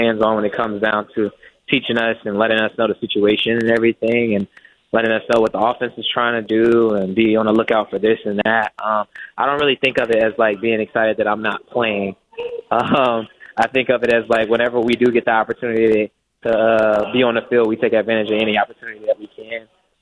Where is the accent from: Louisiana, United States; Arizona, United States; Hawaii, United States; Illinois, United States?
Louisiana, United States; born there; I was born in Louisiana, so we always talked about that part.